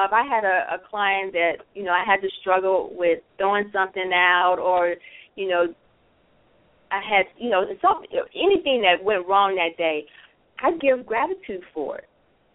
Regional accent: Chicago, Illinois, United States; now in Gulf Coast, United States; No, I was born and raised in Chicago. Love Chicago. But no, I'm actually on the Gulf Coast.

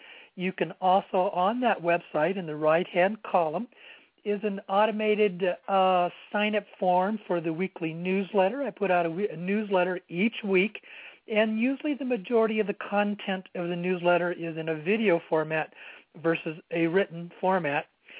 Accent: Sedona, Arizona, United States; it was filmed here in Sedona, my hometown where I live.

